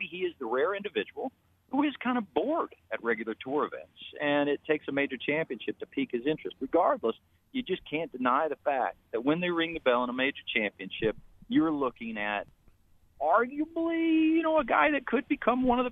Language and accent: English; Texas, United States; I grew up in Texas, first of all. I grew up riding horses.